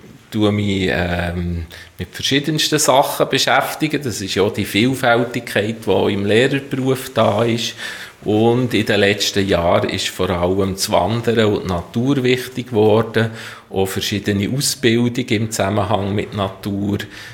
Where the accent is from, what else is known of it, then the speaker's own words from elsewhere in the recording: Thun, Bern, Switzerland; Ich bin in Thun aufgewachsen. Ja, in einem Quartier, so ähnlich wie es in Ostermundig auch Quartier gibt. Ich habe dort die Schule besucht, die Primarschule in Schönau und dann das Progymnasium